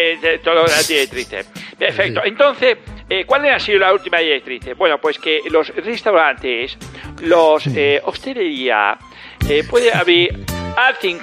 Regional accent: Spain; porque somos españoles.

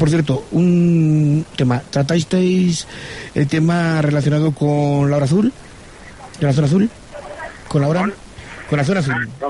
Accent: Miranda, Castile and León, Spain; de donde yo soy, de Miranda

